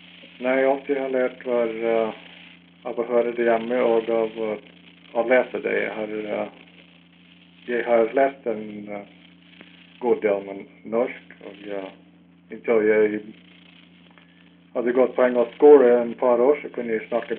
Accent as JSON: {"language": "Swedish", "town": "Moose Lake", "region": "Minnesota", "country": "United States", "tie": "born or raised there", "also_born_or_lived": "Port Arthur, Canada / North Dakota", "said": "Då efter det så levde jag i västra parten av North Dakota till jag var 8 år gammal. Och då flyttade vi till östra Minnesota, till Moose Lake. Omtrent 50 mil söderifrån Duluth. Och där gick jag till skola och till högskola."}